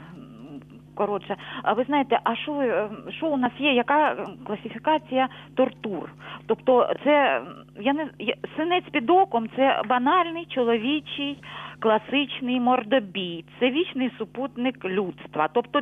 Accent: Luhansk Oblast, Ukraine; Добрий вечір, я з Луганщини.

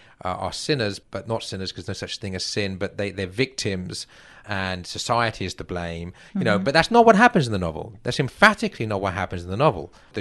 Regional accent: England, United Kingdom; now in United States; You know, and as an Englishman, I haven't been forced to read any of these in high school.

